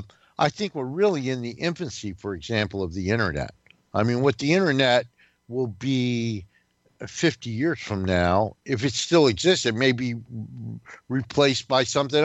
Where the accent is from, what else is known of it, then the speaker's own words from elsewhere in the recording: New Jersey, United States; And I'm also from New Jersey, whose state motto is "We shall not be scammed."